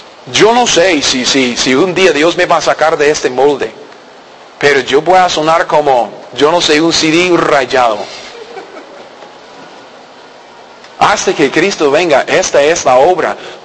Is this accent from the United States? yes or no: yes; United States; Spanish is a second language; Yo soy un gringo que medio manejo el idioma del español, ¿me entiende?